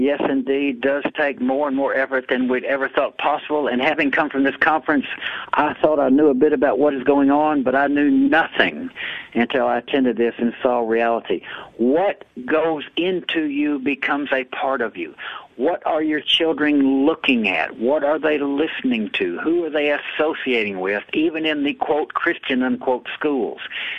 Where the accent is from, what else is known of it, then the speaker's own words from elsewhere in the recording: Memphis, Tennessee, United States; now in Australia; Because I'm from Memphis, Tennessee, but I've been here for, 35 years now.